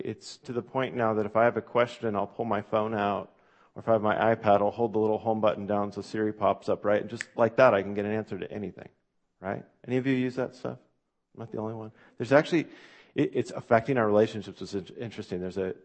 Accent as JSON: {"language": "English", "town": "West Salem", "country": "United States", "tie": "born or raised there", "said": "And as a little kid growing up in West Salem, I went to an Awana's program at the church that my grandparents and my aunts and uncles and cousins were all a part of."}